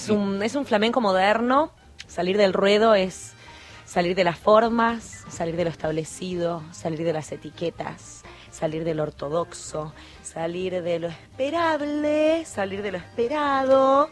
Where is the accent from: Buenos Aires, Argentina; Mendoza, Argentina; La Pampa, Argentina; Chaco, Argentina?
Buenos Aires, Argentina; acá en Buenos Aires, somos dos chicas de Villa Crespo